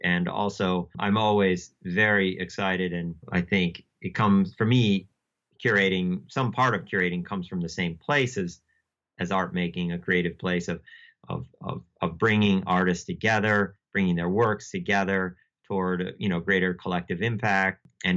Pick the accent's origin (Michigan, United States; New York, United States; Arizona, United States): New York, United States; I grew up in the Finger Lakes area here near Rochester, and then I went to undergrad in Asheville, North Carolina